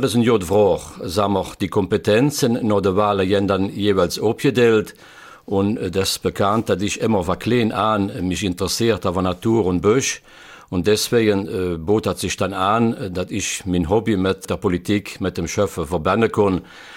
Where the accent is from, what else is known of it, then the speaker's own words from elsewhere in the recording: Krinkelt, Wallonia, Belgium; now in Rocherath, Belgium; Ja, das stimmt, ich stamme aus Kränkelt, wann aber inzwischen langer Rochot, aber da gibt es keinen Unterschied in Sprache zwischen Rochot und Kränkelt.